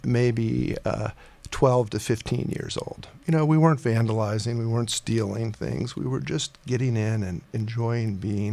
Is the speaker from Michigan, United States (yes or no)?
yes; Ann Arbor, Michigan, United States; moved away as an adult; So the book, just briefly, is about growing up in Ann Arbor. It's the years 1963 to 1977 when I left for college